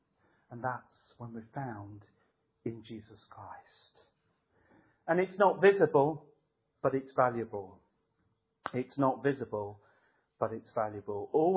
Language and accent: English; United Kingdom; This is, we can get, as British people, quite down in the mouth.